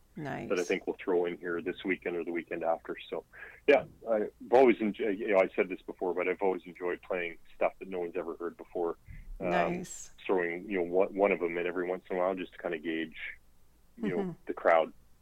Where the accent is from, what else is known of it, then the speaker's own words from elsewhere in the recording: Grande Prairie, Alberta, Canada; we are going to be up in my hometown, neck of the woods, just outside of Grand Prairie for a rodeo in Teat Creek.